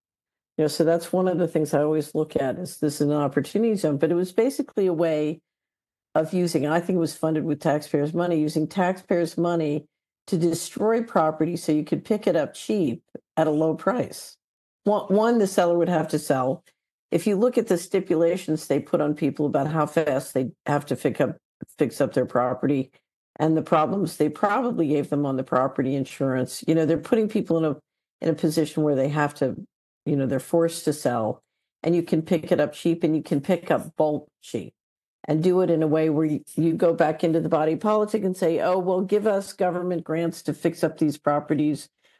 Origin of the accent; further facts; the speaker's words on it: Philadelphia, Pennsylvania, United States; I saw it when I grew up in West Philadelphia, I saw this game happen